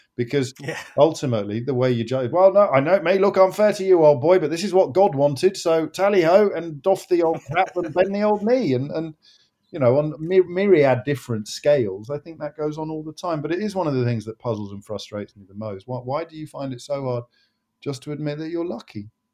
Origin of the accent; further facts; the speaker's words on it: Kidderminster, West Midlands, United Kingdom; I grew up in Kidderminster